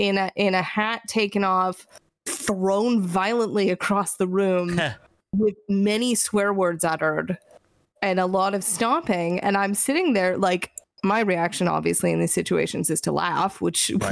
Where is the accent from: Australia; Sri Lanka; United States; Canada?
Canada; and maybe because we're Canadian, are slightly more pessimistic